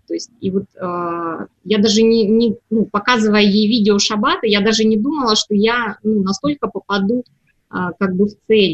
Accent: Russia; я христианка из России

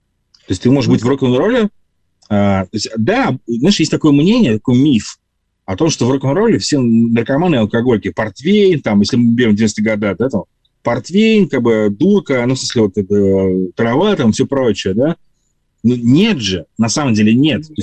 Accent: Saint Petersburg, Russia; Мы все петербуржцы

